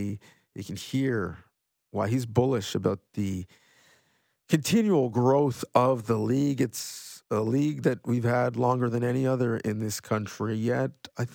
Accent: Ontario, Canada; Because as a Canadian, if we're talking about the NFL now, you only had so many options. Here in Southern Ontario, you were going to get the Bills game.

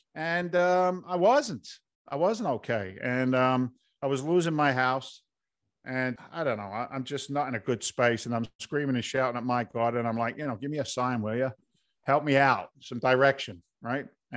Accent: England, United Kingdom; moved away as an adult; now in United States; But I came over from England back in 1986.

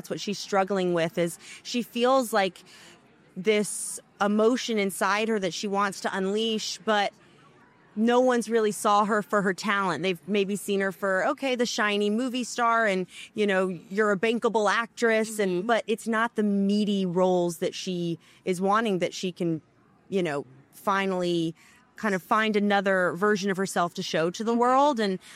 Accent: United States; I mean, I am an American actress, you know, like, of course there are similarities

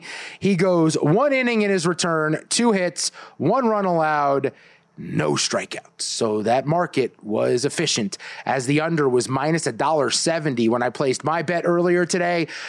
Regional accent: United States; born there; I won't do that because I was born in America.

